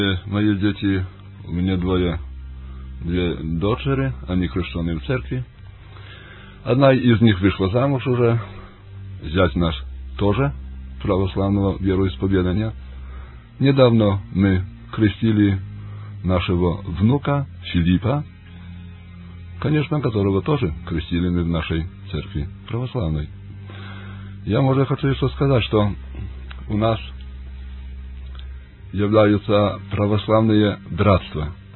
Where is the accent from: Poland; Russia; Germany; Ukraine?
Poland; Białystok, Podlaskie Voivodeship; Russian is a second language; мы приехали как паломники из Белостока, из Белостокской Гданьской епархии, из Варшавской.